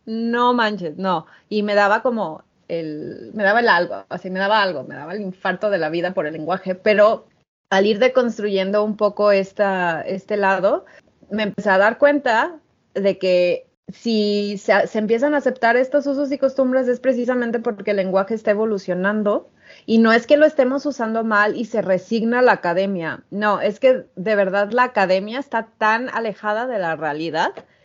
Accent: central Mexico, Mexico; now in Guadalajara, Mexico; nosotras que somos del centro de México

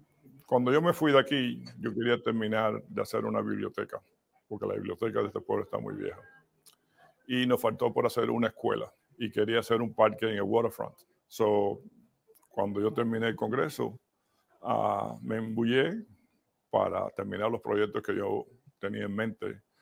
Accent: New Jersey, United States; I grew up in Hudson County, proud of it.

